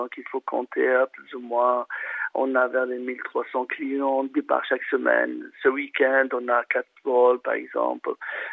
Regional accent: Tunisia; À dire je suis tunisien, je préfère la Tunisie

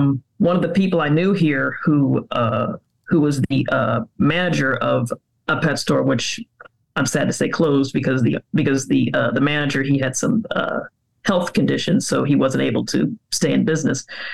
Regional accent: Los Angeles, California, United States; it was actually in my hometown, Los Angeles, because there was a pet store at this mall called the Beverly Center. I used to go there back in the 90s when I was a kid

